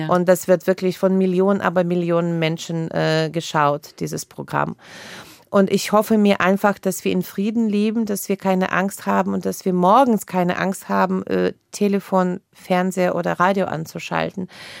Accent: Germany; also born or lived in Saint Petersburg; Und ja, ich komme aus Deutschland.

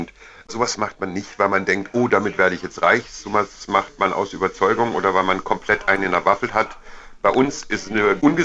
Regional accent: Staufen im Breisgau, Baden-Württemberg, Germany; ich komme so ein bisschen aus der Provinz. Ich bin in Staufen in Breisgau aufgewachsen.

